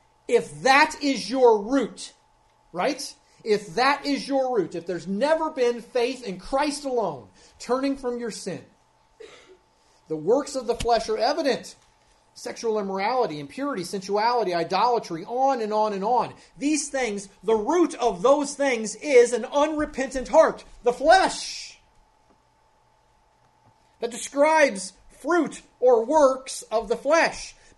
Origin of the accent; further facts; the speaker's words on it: United States; I'm not made right with God because I'm an American